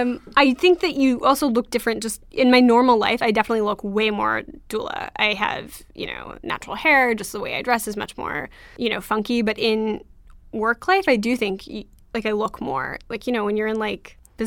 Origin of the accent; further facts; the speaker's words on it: California, United States; My parents are not very hippie. I grew up in Orange County.